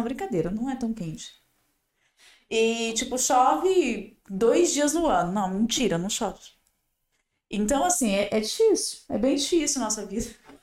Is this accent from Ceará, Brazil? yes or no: no; Barreiras, Bahia, Brazil; born there; nasci no Agreste baiano. Eu tô mais perto de Brasília, a minha cidade, do que de Salvador. Pra eu sair de Barreiras, que é a cidade onde eu nasci, até Salvador, são 4 horas e 40.